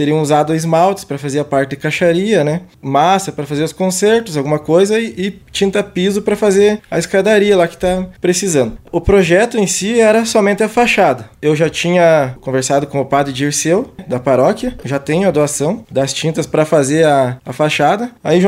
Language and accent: Portuguese; Pinheiro Preto, Santa Catarina, Brazil; also born or lived in Erval Velho; now in Campos Novos, Brazil; Sou natural de Pinheiro Preto. Quando me mudei para cá em 2010, morei 8 anos em Erval Velho. Já faz 2 anos que estou aqui em Campos Novos